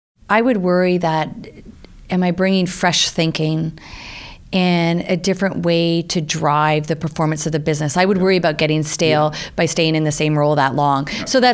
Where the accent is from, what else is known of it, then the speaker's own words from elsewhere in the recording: Pickering, Ontario, Canada; I grew up just outside Toronto in a place called Pickering.